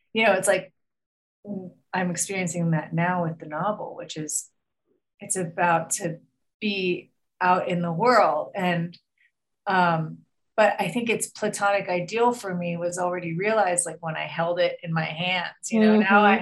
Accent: Los Angeles, California, United States; I grew up in Los Angeles around the same time Marina did.

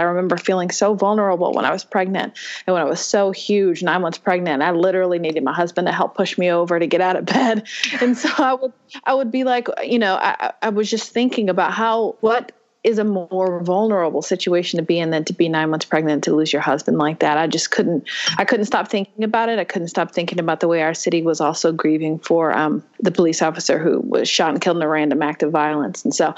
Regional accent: Louisville, Kentucky, United States; but in Louisville, I'm from Louisville, Kentucky

